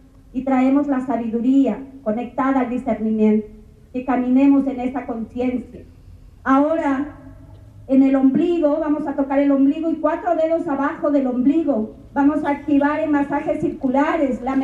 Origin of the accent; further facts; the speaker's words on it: Ecuador; Venimos caminando desde lejos, venimos desde Ecuador